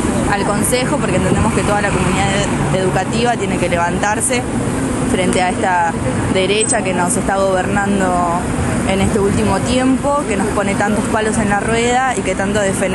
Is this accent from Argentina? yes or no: yes; Almirante Brown, Buenos Aires Province, Argentina; yo soy de Almirante Brown, soy profesora de prácticas de lenguaje.